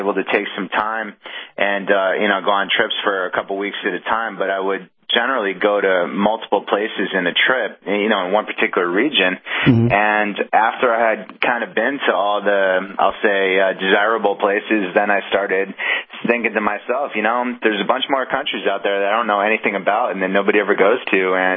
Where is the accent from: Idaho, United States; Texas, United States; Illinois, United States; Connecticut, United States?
Connecticut, United States; So, I grew up going to the beach every summer. I'm from Connecticut, and I grew up going down the Jersey Shore.